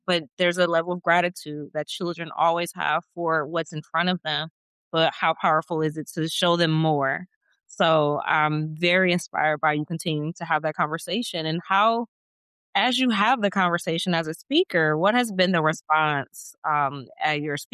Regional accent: Michigan, United States; now in Atlanta, United States; I live in Atlanta. I'm originally from Michigan.

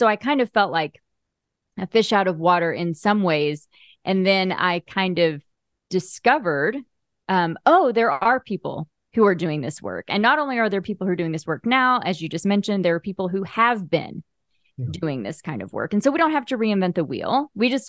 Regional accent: Oklahoma, United States; I grew up in Oklahoma, in Southern Oklahoma, which is, we used to affectionately call it the buckle of the Bible Belt.

